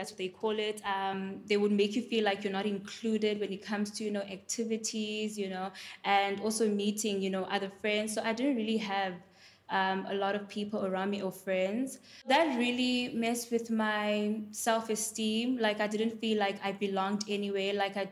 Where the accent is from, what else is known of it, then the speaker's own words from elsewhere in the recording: South Africa; I am a South African YouTuber, a content creator, and a model.